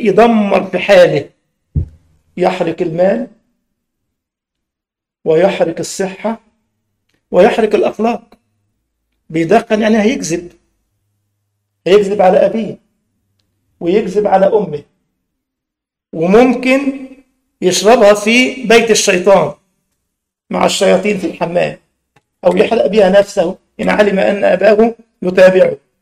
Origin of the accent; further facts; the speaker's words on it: Egypt; الشكمان ده عندنا في مصر العربيه ليها من تحت كده اللي اسمه بالالماني او سبوف،